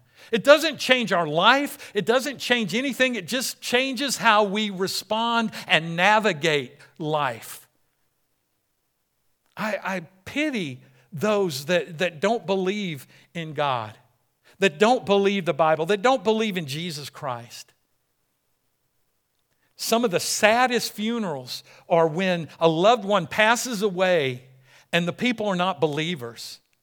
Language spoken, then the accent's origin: English; United States; I'm American, so I don't need anybody telling me what to do.